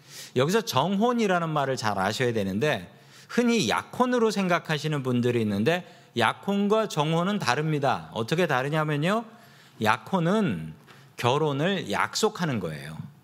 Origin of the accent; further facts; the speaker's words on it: Seoul, South Korea; born there; 제가 태어난 곳이 어디냐면 서대문구 상암동입니다.